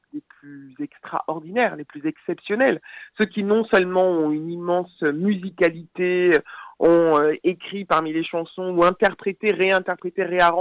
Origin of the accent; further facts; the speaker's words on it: French Antilles, France; pour une femme comme moi, pour une femme des Antilles, donc de la périphérie. Quand on est français et que vous êtes antillais, on ne vous considère pas tout à fait comme français.